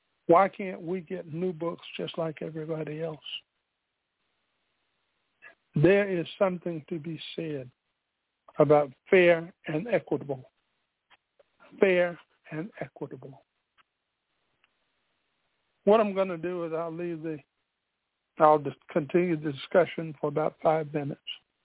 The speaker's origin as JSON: {"language": "English", "town": "Spartanburg", "region": "South Carolina", "country": "United States", "tie": "born there", "said": "That's why I was born in Spartanburg General Colored Hospital, because they weren't going to spend the same on it as they did any other."}